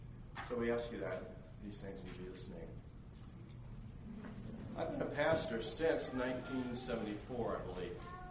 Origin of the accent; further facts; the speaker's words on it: Ames, Iowa, United States; moved away as an adult; I'm from Ames, Iowa. I'm a pastor there, and I started out in Ames.